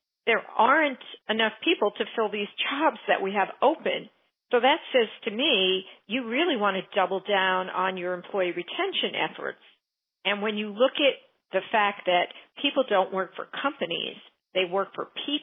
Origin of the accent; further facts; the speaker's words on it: New York, United States; I mean, well, I'm from New York, so, but I see it all the time.